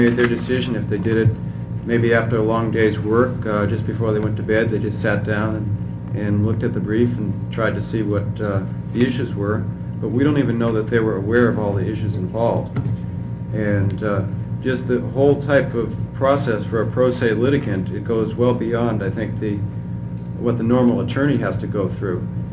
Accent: Grants Pass, Oregon, United States; I'm from Grants Pass, and as Bob said, I'm involved in the same case.

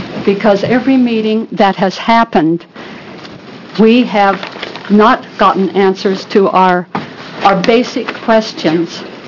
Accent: Coquille, Oregon, United States; I grew up in Coquille.

